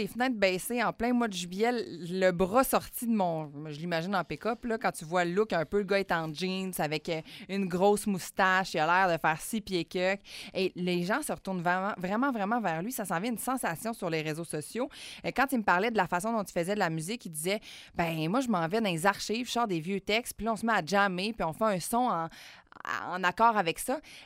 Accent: Quebec, Canada; Je suis de l'Abitibi, je suis une femme de 32.

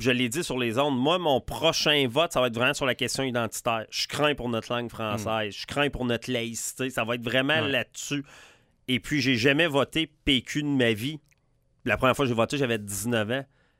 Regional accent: Quebec, Canada; je me reconnais beaucoup là, en tant que Québécois de 46

